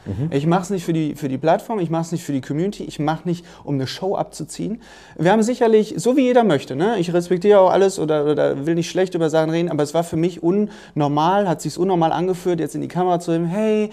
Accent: Dortmund, North Rhine-Westphalia, Germany; now in Stuttgart, Germany; komme ich ja aus dem Ruhrpott, bin ich Dortmunder. Ganz ursprünglich.

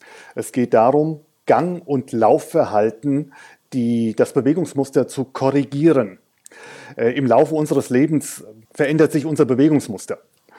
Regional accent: Hesse, Germany; Also ich bin Hesse, aber eigentlich als Hesse ist man auch ein halber Franke und ein Franke ist eigentlich ein halber Hesse.

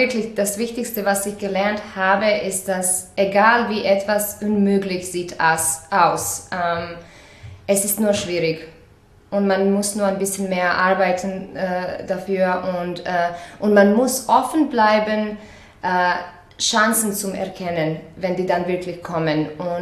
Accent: Croatia; Ich komme aus Kroatien, ich bin 33

